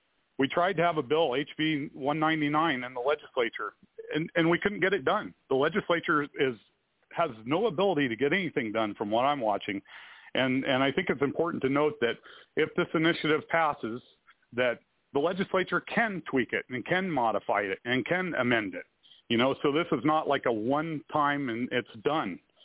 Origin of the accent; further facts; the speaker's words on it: Fairbanks, Alaska, United States; also born or lived in Kodiak; I'm from Kodiak, Alaska. I was raised in Fairbanks. This is my 39th winter.